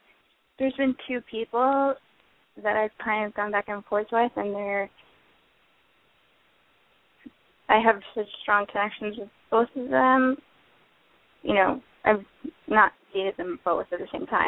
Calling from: Westwood, New Jersey, United States; from Westwood, New Jersey.

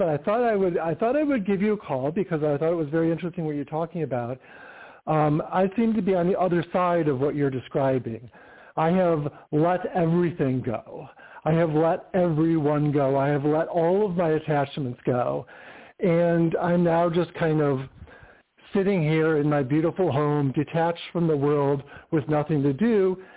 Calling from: California, United States; Greetings. … I'm in California.

